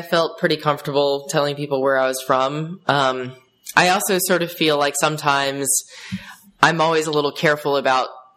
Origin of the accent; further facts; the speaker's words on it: New York, United States; And most of the time you know, they're like, oh, where from in America? And you say New York